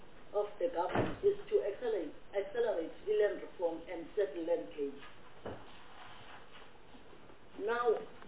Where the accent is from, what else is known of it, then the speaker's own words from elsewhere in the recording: Eastern Cape, South Africa; I'm from the Eastern Cape. I think I'm talking on behalf of the rural areas in the Eastern Cape